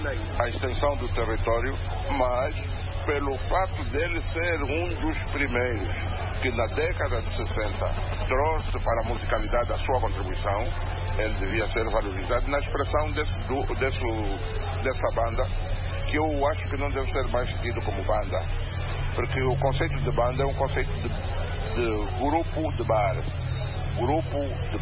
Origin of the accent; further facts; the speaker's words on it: Angola; a nossa forma de ser, de sentir como angolano.